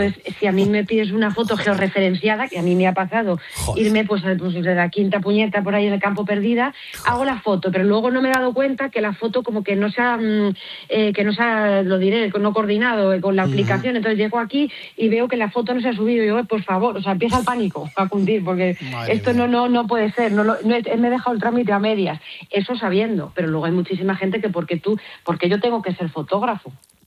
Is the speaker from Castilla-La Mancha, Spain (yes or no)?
yes; Castilla-La Mancha, Spain; yo soy toledana, la provincia de Toledo, pues bueno, hay pueblos pequeñitos, pero no vamos muy mal.